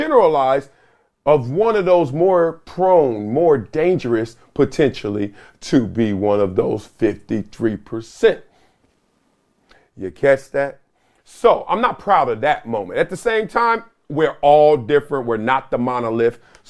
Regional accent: Compton, California, United States; as a young black male that was growing up in Compton, South Central

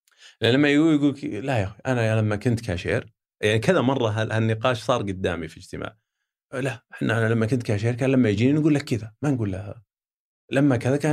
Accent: Saudi Arabia; نتأكد أنه ما في أحد يستخدمني أنا لأني أنا سعودي

